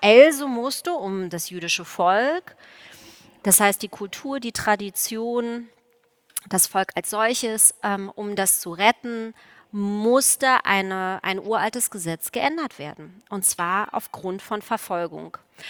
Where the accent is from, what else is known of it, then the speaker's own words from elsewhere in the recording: East Germany, Germany; Ich komme ja auch aus der DDR.